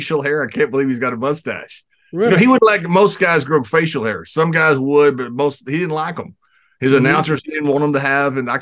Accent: Texas, United States; I said, I'm from Texas. I said, I grew up hating this man.

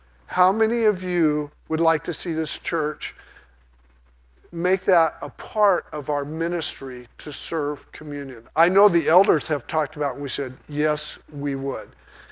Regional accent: Sacramento, California, United States; especially I grew up in Sacramento area, but San Francisco.

